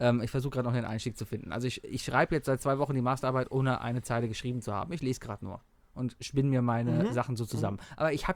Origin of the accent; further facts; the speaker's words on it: Cologne, North Rhine-Westphalia, Germany; aber findet euch damit ab, wir kommen nur mal aus Köln.